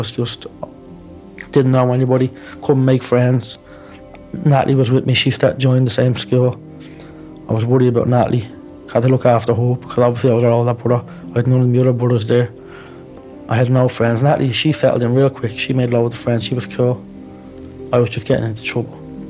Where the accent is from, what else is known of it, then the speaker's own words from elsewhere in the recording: Dublin, Leinster, Ireland; They just gave me an awful time because I was different. Because I was from Ballymun.